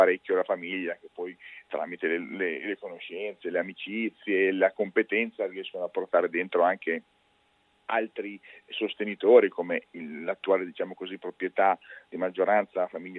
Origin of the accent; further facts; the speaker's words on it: Parma, Emilia-Romagna, Italy; sinceramente sono di Parma